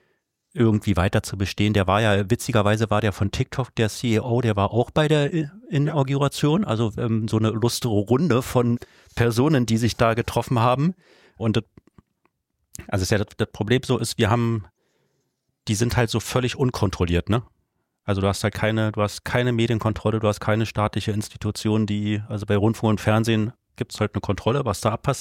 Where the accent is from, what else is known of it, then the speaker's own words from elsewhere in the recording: Germany; ich bin ja in der DDR groß geworden